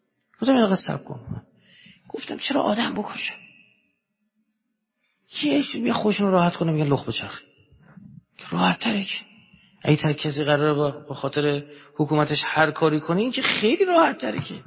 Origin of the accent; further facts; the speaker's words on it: Iran; مردم دنیا نسبت به ما ایرانی ها چه شناختی دارن؟